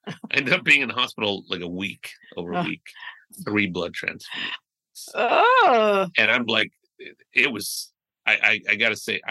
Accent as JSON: {"language": "English", "country": "United States", "tie": "born there", "said": "So I grew up in my parents both from Mexico. I was born here in the States."}